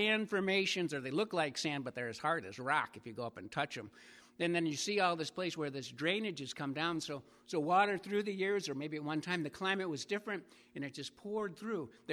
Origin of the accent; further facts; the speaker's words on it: Longmeadow, Massachusetts, United States; I grew up in Long Meadow, so it was a little bit more than an hour drive up to Quabbin.